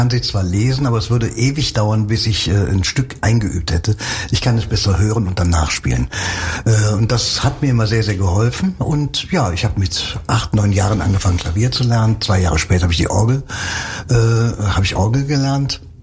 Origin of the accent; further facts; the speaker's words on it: Cologne, North Rhine-Westphalia, Germany; weil ich bin im Schatten der Domtürme groß geworden. Ich habe den Dom eben nicht jeden Tag gesehen, obwohl ich nur einen Steinwurf von ihm entfernt gewohnt habe.